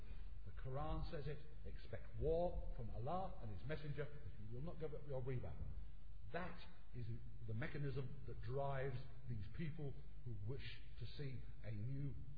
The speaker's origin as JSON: {"language": "English", "country": "Jersey", "moved": "yes", "said": "I actually came to this country as a refugee. I may look white, but I come from the Channel Islands, a little group of islands to the south of England, not far from the coast of France, and I came here because of fascism."}